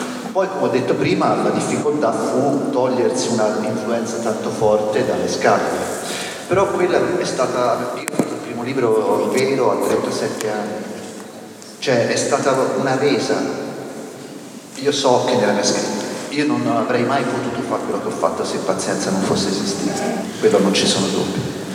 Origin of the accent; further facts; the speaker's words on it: Pisa, Tuscany, Italy; Dovete pensare che io vengo da Pisa. Pisa non c'è un cazzo ora, figuratevi cosa c'era nell'80.